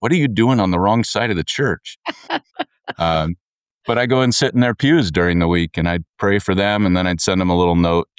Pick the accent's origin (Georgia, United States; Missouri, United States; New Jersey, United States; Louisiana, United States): Missouri, United States; Kansas City; now in Billings, United States; about the same as from my hometown in Kansas City over to you guys in St. Louis.